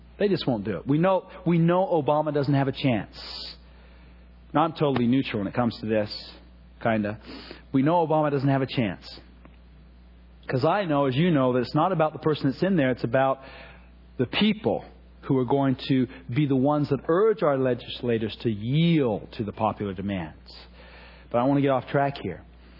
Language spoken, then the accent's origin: English; Hawaii, United States; My dad was black. My mom was white. I was raised in Hawaii for a time.